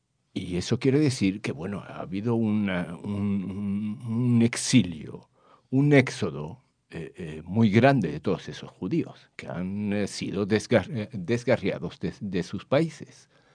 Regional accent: Morocco; En otros países, como por ejemplo en Marruecos, de donde yo vengo, no hubo expulsión

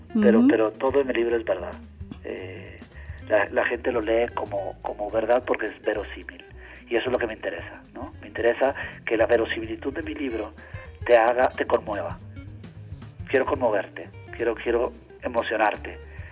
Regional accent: Guatemala; Igual cuando nosotros como guatemaltecos nos acercamos a literatura española, no hay una España.

